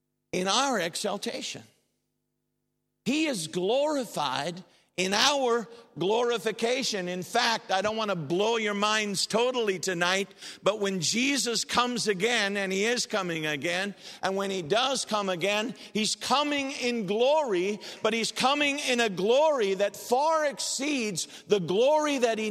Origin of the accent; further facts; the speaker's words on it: United States; and by the way, I'm an American. I know you can't tell by my accent, but I am.